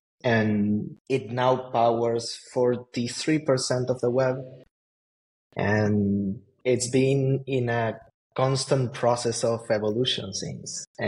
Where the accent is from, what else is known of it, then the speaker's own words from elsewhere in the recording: Montevideo, Uruguay; I'm from Montevideo, Uruguay, originally.